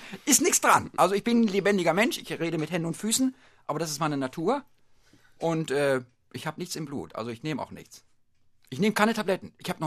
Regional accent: Northern Germany, Germany; hier ist meine Heimat, hier bin ich groß geworden, ich bin Norddeutscher mit Leib und Seele

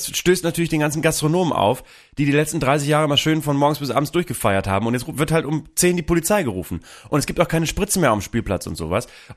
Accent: Bremen, Germany; Du, meine Heimatstadt Bremen hat ein Problem, oder?

